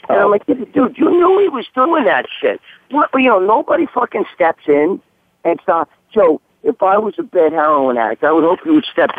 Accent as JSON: {"language": "English", "town": "New York City", "region": "New York", "country": "United States", "tie": "born or raised there", "said": "growing up in the Bronx"}